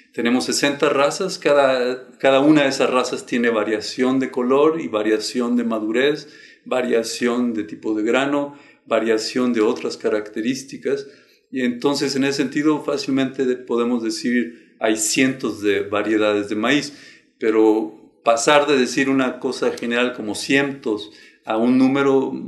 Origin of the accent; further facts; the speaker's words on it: Mexico; un objeto cultural que nos identifica como mexicanos